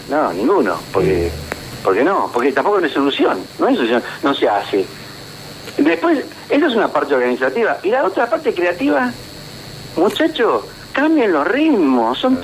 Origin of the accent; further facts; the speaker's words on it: Argentina; Así como los argentinos siempre elegimos a los que no, después nos pisan la cabeza